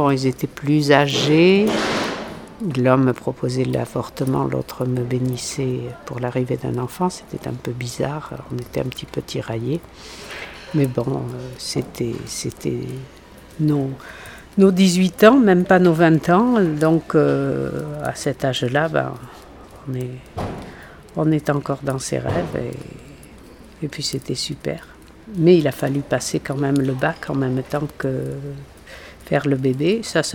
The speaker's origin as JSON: {"language": "French", "town": "Bruges", "region": "Nouvelle-Aquitaine", "country": "France", "tie": "born or raised there", "said": "On a construit une maison à Bruges, j'ai passé mon enfance à Bruges et je suis allée à l'école dans ce village."}